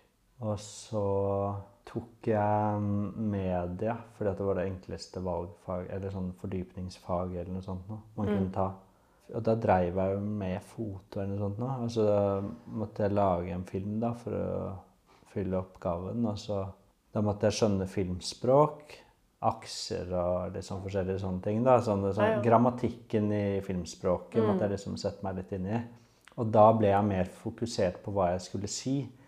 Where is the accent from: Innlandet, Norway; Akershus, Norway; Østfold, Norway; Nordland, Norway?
Akershus, Norway; Kolbotn; now in Oslo, Norway; jeg kommer fra Kolbotn, sør for Oslo, flyttet til byen på videregående, og så jeg bodd I byen siden da, unntatt Kabelvåg et år, og Lillehammer tre år.